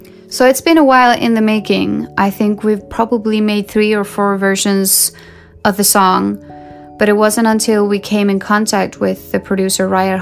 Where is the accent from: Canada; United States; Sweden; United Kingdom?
Sweden; I mean, I grew up in Sweden, the country of pop.